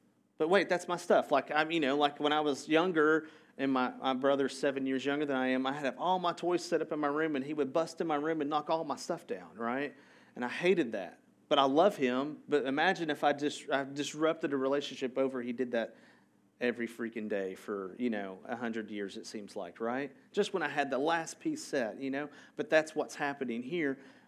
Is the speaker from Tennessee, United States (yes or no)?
yes; Tennessee, United States; Like, I'm from Tennessee.